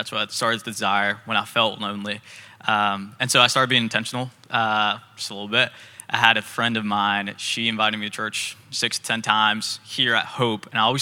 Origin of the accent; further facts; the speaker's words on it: Spartanburg, South Carolina, United States; I'm from Spartanburg, South Carolina. Went to Clemson, so go Tigers if there's any Tigers in the room. And so I grew up southeast, stuck around here.